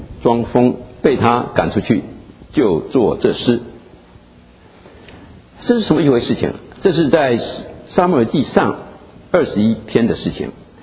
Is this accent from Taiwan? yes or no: yes; Taiwan; 那我呢台湾来就叫台湾人